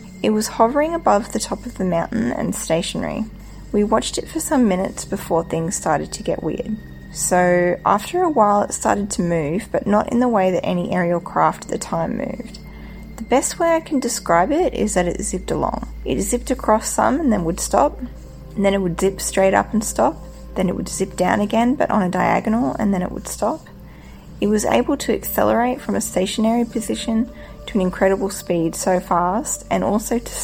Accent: Queensland, Australia; the little town I grew up in North Queensland on the east coast of Australia.

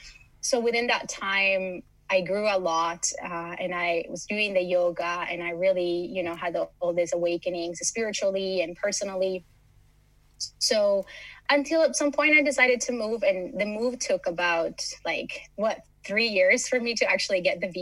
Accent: United States; also born or lived in Los Angeles; now in Malmö, Sweden; I come from Miami, from LA, from very busy cities. And Malmo has been a very nice place to land

